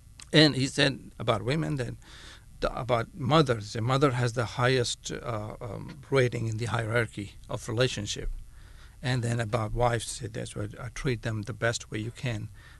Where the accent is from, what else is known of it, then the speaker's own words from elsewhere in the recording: Pakistan; now in United States; That when I came to the United States, you know, I was not raised here. I was born and raised in Pakistan.